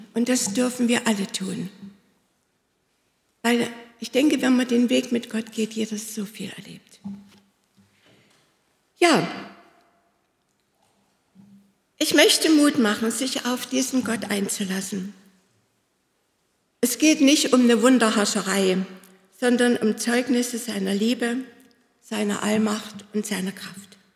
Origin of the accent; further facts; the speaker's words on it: Hohndorf, Saxony, Germany; Ich komme aus dem Ort, ich betone immer noch seit über 40 Jahren, ich bin Wallvogtländer, ich komme aus dem Erzgebirge. Kleiner Ort zwischen Zschopau und Marienberg, Hohndorf.